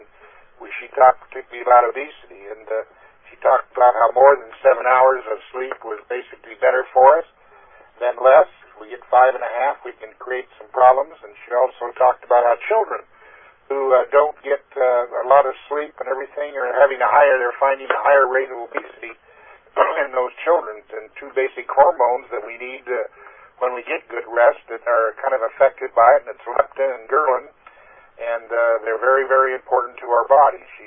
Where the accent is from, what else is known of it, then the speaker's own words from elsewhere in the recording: Olympia, Washington, United States; I don't know about the super guy, but I am from Olympia, Washington.